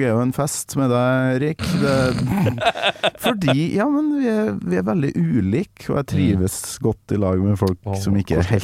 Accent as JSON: {"language": "Norwegian", "region": "Trøndelag", "country": "Norway", "said": "Jeg er jo trønder"}